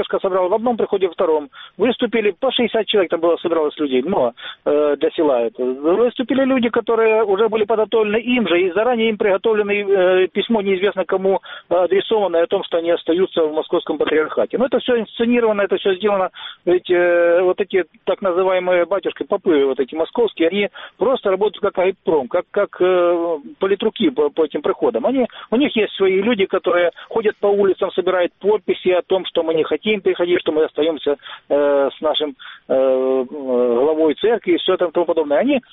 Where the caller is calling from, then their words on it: Shulhynka, Luhansk Oblast, Ukraine; я Старобельский район, Шульгинка.